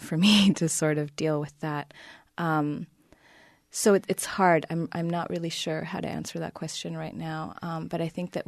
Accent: Argentina; English is a second language; I'm from Argentina.

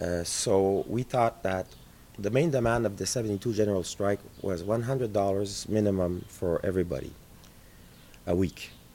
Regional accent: Rouyn-Noranda, Quebec, Canada; also born or lived in Kirkland Lake; And then when I came back to my Rouyn Noranda, which had become by then my hometown, because we moved from Kirkland Lake to Noranda, which is 54 miles from Ontario to Quebec.

